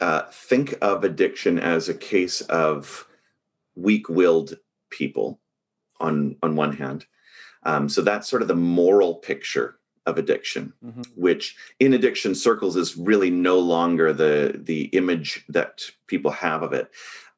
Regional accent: Vancouver, British Columbia, Canada; Well, it's part of my family's history. So I grew up in Vancouver

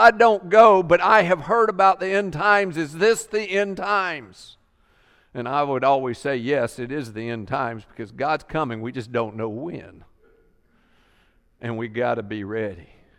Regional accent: the Carolinas, United States; I grew up in the Carolinas. They had the sweetest water there ever was.

